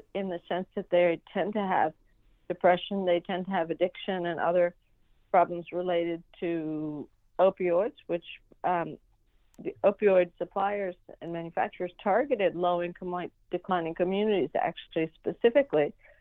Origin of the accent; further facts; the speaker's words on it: Peru; I'm from Peru. Everybody's your aunt, uncle, even if they're not.